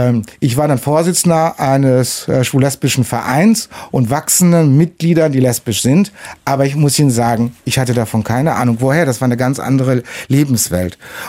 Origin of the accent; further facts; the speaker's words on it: North Rhine-Westphalia, Germany; now in Cologne, Germany; ich bin kein gebürtiger Kölner, sondern komme aus dem Sauerland und wollte immer nach Köln